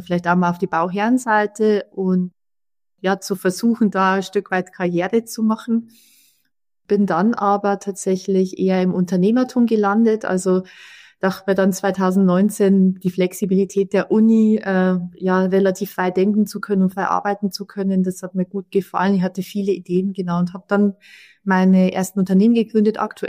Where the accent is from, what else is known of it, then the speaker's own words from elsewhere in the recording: Neumarkt in der Oberpfalz, Bavaria, Germany; Ich bin 38 Jahre alt mittlerweile. Ich komme aus der Oberpfalz, aus Neumarkt ursprünglich, also ein kleines Städtchen mit 40.000 Einwohnern. Von einem Bauernhof tatsächlich ursprünglich, also ganz, ganz traditionell aufgewachsen, wenn man so will.